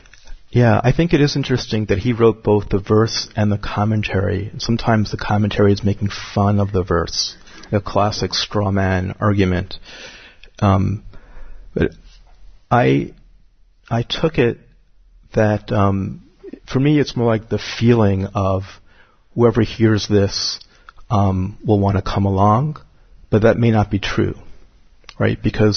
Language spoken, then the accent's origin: English; New York, United States; I happen to love the … because of my particular conditioning of being growing up on Long Island in the 70s.